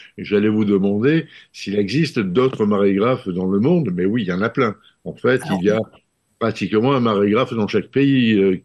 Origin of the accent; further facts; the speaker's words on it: Marseille, Provence-Alpes-Côte d'Azur, France; Alors, moi je suis Marseillais